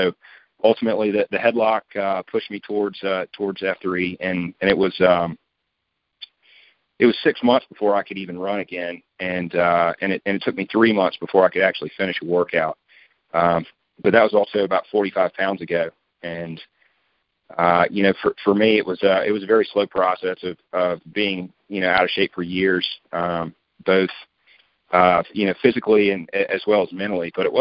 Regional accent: Raleigh, North Carolina, United States; So I hail from Raleigh

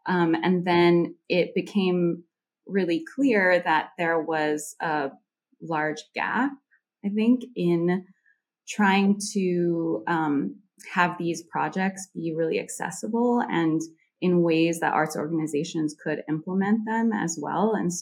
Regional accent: Honolulu, Hawaii, United States; And I'm from Honolulu, Hawaii originally. So it is truly a melting pot.

